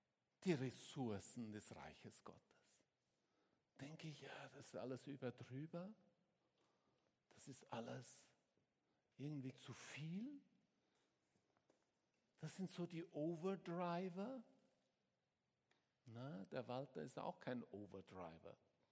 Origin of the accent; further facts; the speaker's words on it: Switzerland; ich bin auch Ausländer, ich bin Schweizer.